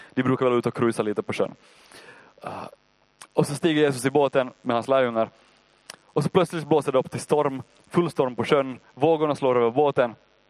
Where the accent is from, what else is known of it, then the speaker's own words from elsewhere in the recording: Ostrobothnia, Finland; Jag grejar det, jag är från Österbotten.